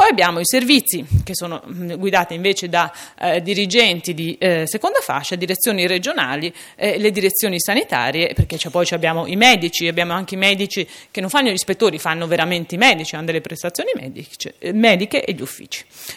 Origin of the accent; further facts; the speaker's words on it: Emilia-Romagna, Italy; io sono un ottimista di natura, sono romagnola